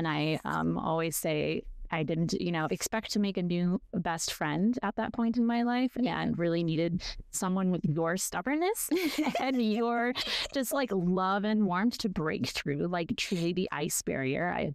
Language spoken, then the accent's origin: English; St. Louis, Missouri, United States; But truly growing up, it was just like just, you know, growing up in St. Louis, Missouri, it's just worlds away.